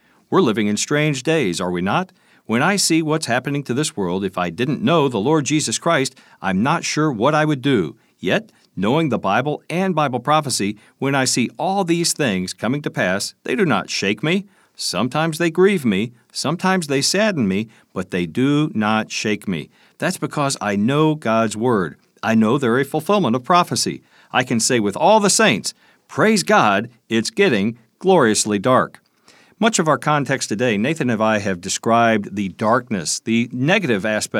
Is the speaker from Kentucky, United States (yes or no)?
yes; Kentucky, United States; in Kentucky, my home state